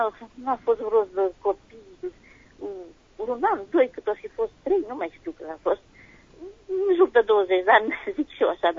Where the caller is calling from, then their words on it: Dâmbovița, Romania; din Dâmbovița